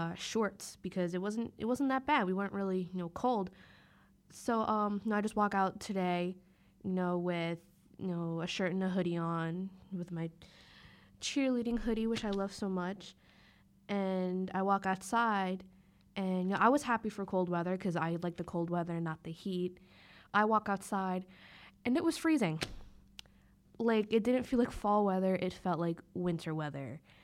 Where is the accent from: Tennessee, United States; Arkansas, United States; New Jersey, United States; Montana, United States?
New Jersey, United States; Palmyra; As I said, I'm from South Jersey, Palmyra, New Jersey. So my town isn't, you know, very well known.